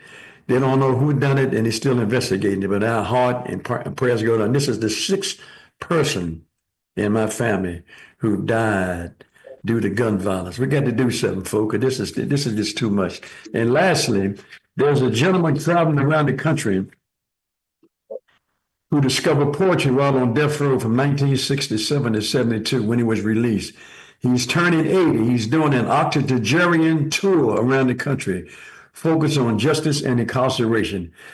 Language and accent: English; Washington, District of Columbia, United States; Ray Bennett and Kenny and I, we grew up in Washington when we were segregated.